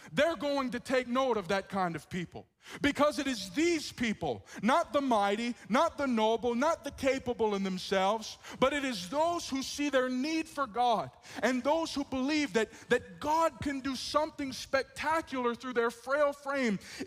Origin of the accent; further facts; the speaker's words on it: the South, United States; Like I said, we're from the South.